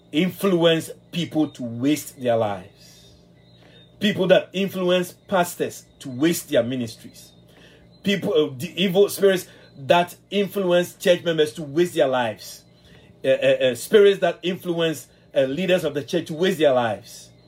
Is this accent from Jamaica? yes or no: no; Ghana; growing up in the area where I was growing up in West Africa, in Ghana